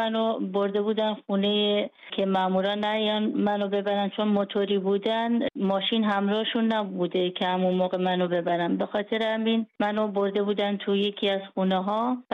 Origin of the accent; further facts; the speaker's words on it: Iran; now in Frankfurt, Germany; یه سال و 7 ماه بعدش از ایران اومدیم بیرون و الان 1 سال و 8 ماه در آلمان هستیم.